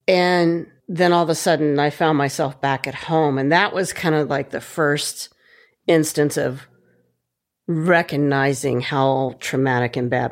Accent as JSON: {"language": "English", "town": "Huntsville", "region": "Alabama", "country": "United States", "tie": "born or raised there", "said": "I grew up mostly in Huntsville, Alabama."}